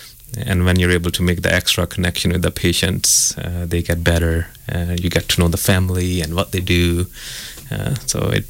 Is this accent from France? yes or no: no; Manchester, North West England, United Kingdom; moved away as an adult; now in Oklahoma City, United States; I grew up in England, Manchester. Did my medicine there, and then I came to Oklahoma City to do my training here.